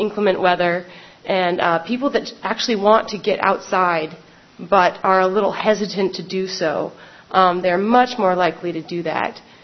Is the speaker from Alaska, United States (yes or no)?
yes; Seward, Alaska, United States; now in Wasilla, United States; I'm new to the Wasilla area. I come from Seward originally